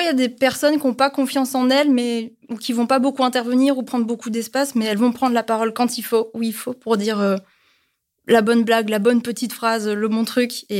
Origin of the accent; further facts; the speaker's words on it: Toulon, Provence-Alpes-Côte d'Azur, France; je viens de Toulon. Donc, enfin, une provinciale.